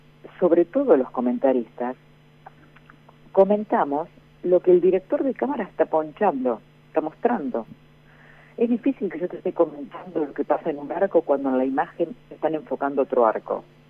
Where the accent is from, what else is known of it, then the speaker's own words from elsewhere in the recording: La Plata, Buenos Aires Province, Argentina; Sí. Nacida y criada.